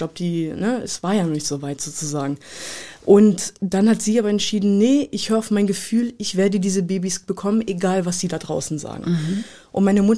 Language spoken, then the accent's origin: German; Hanover, Lower Saxony, Germany; dass ich immer sagen kann, ich komme aus Hannover-Linden.